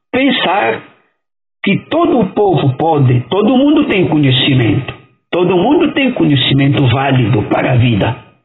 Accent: Luanda, Angola; Então, vim de Luanda.

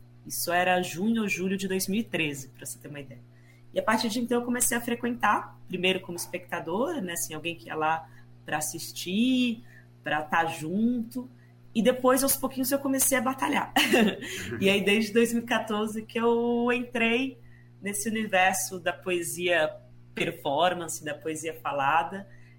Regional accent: Ribeirão Preto, São Paulo, Brazil; Eu venho de Ribeirão Preto, né, que é uma cidade muito quente.

